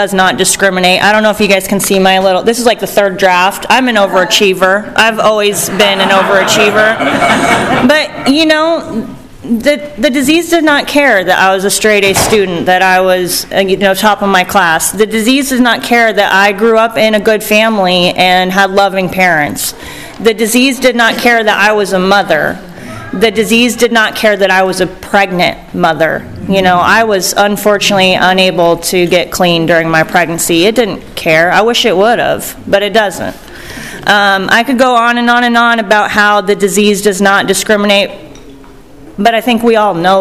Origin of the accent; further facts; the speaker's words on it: Branson, Missouri, United States; I am from Branson.